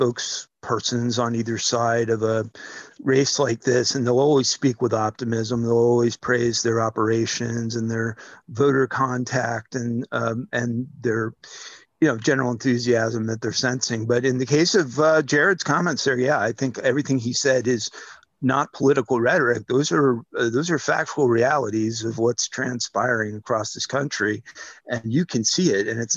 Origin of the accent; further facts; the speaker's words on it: Allentown, Pennsylvania, United States; He flies to my birth city, my hometown of Allentown, goes on and does a rally in Allentown